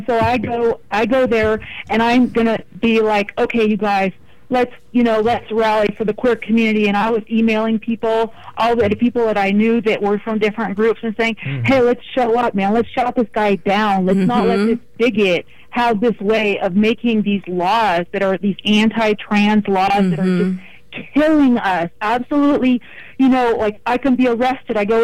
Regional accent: Portland, Oregon, United States; now in Kansas, United States; I'm a Portland native myself, and I moved from Portland to near Wichita to Kansas in 2020.

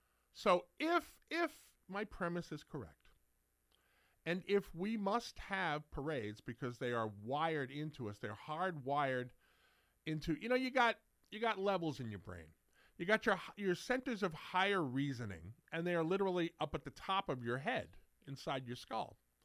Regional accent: New York City, New York, United States; because I grew up in New York City and I worked at Macy's.

